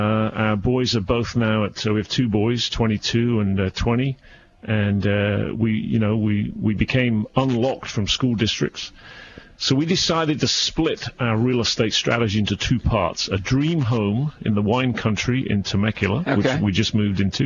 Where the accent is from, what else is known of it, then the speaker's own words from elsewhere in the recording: North West England, United Kingdom; accent: mid-Atlantic; now in United States; I'm English, of course, American now. As of about 5 years ago, we became citizens, my wife and two boys. I grew up in England, in the northwest, so I have a somewhat of a northern accent.